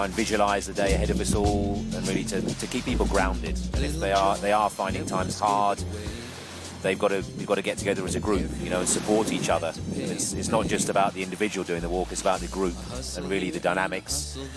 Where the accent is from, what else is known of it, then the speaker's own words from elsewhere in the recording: Ibiza, Balearic Islands, Spain; So growing up on Ibiza, I had hippie parents, even though my parents say they're not hippies.